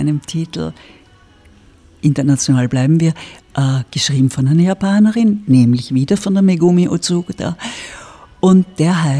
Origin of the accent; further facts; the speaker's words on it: Vienna, Austria; wenn ich Deutsch nicht als Fremdsprache nehme, ist es meine 4. Fremdsprache. Das Einzige ist, ich bin trotzdem in Wien aufgewachsen.